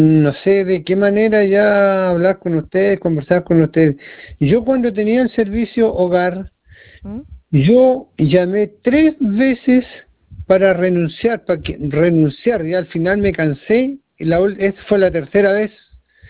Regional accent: Los Álamos, Biobío, Chile; Yo soy de Los Álamos, yo fui a Concepción, señorita, a renunciar.

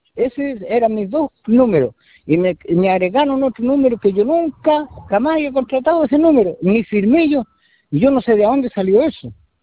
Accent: Coronel, Biobío, Chile; Quedó todo, todo, todo ahí en Concepción, porque soy de Coronel y ya tenía que viajar a Conce

